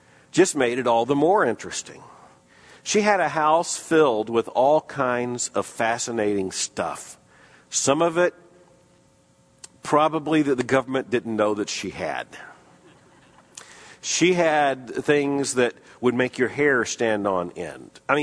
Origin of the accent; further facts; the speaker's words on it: Florida, United States; Now, if you're a little boy growing up in Florida, fairly rural community, having a single elderly lady next door named Miss Van Eiderstein was just great.